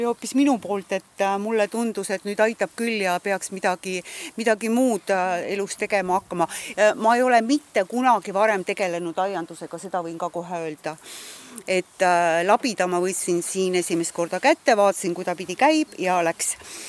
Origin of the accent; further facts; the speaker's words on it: Tallinn, Harju County, Estonia; ise ma olen siia tulnud Tallinnast, aga teate, ma hakkasin arvutama, ma olen 17 aastat siin teal